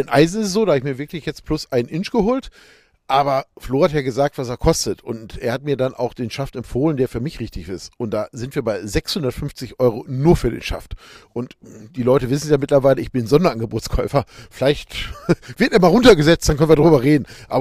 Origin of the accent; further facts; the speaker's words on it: Essen, North Rhine-Westphalia, Germany; born there; now in Munich, Germany; Ich wohne zwar in München, aber bin gebürtig aus Essen